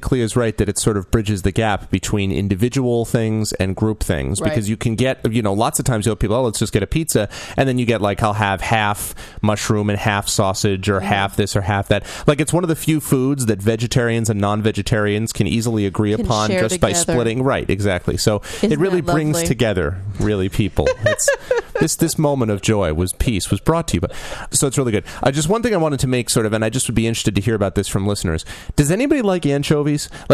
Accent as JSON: {"language": "English", "region": "Connecticut", "country": "United States", "tie": "born or raised there", "said": "Growing up in Connecticut and in sort of the tri-state/New England area, I never heard it referred to as a pie."}